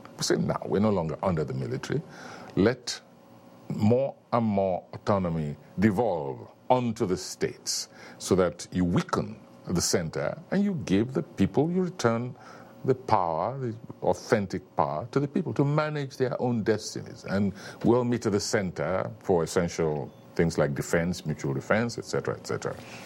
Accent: Nigeria; Well, simply that they must understand that what fuels their industry is really the blood of other people.

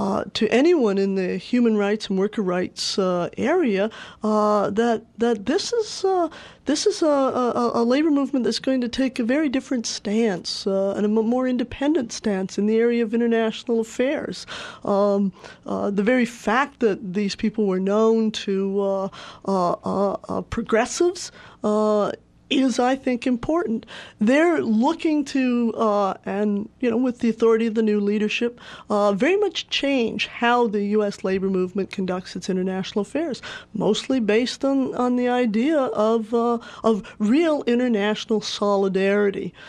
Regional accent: Canada; now in United States; As you may know, I'm originally from Canada

